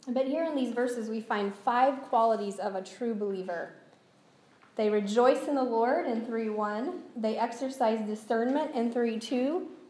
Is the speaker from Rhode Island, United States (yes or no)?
no; Kansas, United States; I'm from Kansas, so we go back to Kansas